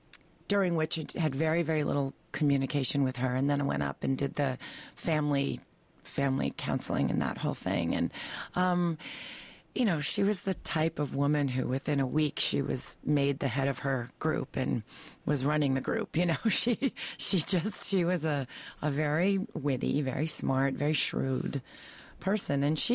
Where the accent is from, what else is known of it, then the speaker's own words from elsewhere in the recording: Manhattan, New York, United States; I was raised in Manhattan, so I really was familiar with 42nd Street